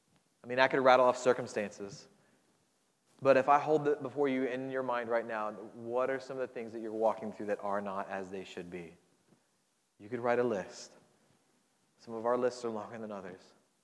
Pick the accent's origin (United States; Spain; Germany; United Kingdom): United States; Florida; Again, growing up in Florida, the retirement capital of at least our nation, maybe of the world